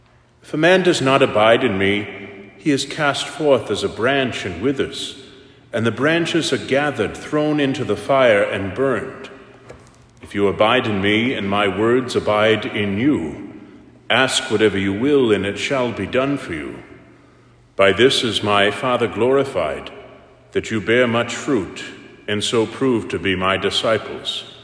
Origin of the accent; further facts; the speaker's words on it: Taunton, Massachusetts, United States; I grew up in Taunton.